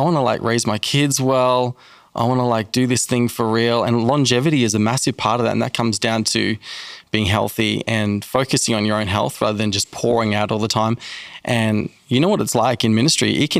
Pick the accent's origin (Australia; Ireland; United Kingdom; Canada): Australia; accent: Australian; now in United States; Grew up in Australia. And we came to the US in 2009 and I fell in love with America.